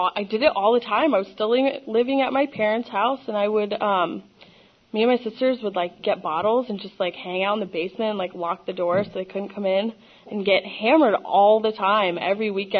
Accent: Pittsburgh, Pennsylvania, United States; I grew up in Pittsburgh, Pennsylvania.

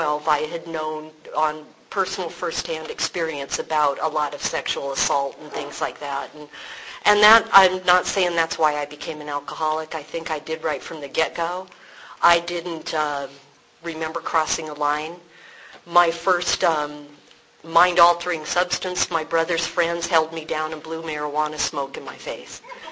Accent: Ocean Beach, United States; I grew up in Ocean Beach in the 60s.

